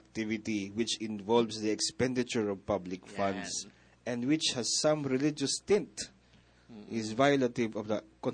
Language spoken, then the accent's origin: Tagalog; Mindoro, Philippines; Hindi lang dito sa Ormoc, pati dun sa bayan namin sa Mindoro.